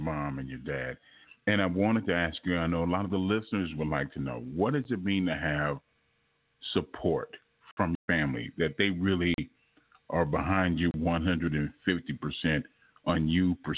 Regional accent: Los Angeles, California, United States; I'm originally from Los Angeles, so I can.

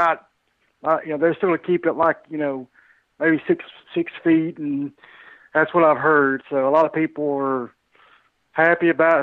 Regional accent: Georgia, United States; I'm the one from Georgia.

